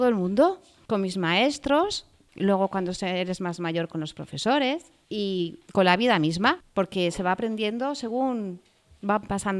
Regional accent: Madrid, Community of Madrid, Spain; born there; Nací aquí en Madrid capital, una ciudad que me encanta y a la que adoro.

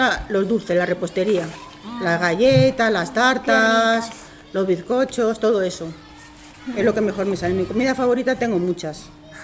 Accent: Galapagar, Community of Madrid, Spain; mi infancia la pasé aquí en Galapagar, en una granja que eran mis padres guardeses

